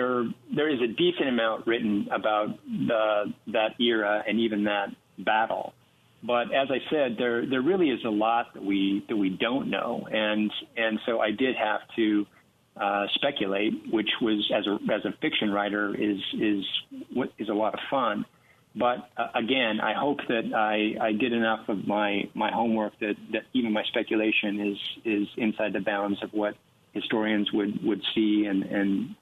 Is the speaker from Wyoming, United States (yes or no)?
yes; Wyoming, United States; given my background growing up in Wyoming and having experienced a bit of 1870s life.